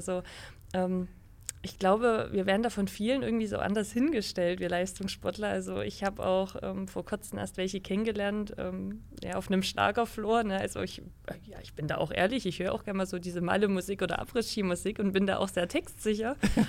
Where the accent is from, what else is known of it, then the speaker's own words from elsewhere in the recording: Annaberg-Buchholz, Saxony, Germany; Genau, also ich komme aus Annaberg-Buchholz und da in der Nähe liegt Oberwiesenthal, Wintersportort in Deutschland natürlich.